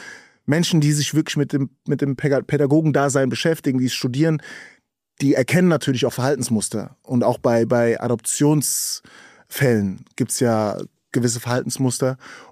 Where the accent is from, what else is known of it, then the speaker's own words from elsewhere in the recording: Berlin, Germany; born there; ich bin auch aus Berlin, verdrehen sie die Augen. Das ist nicht Berlin. Gut, dann heißt es halt Spandau, da bin ich auf die Welt gekommen.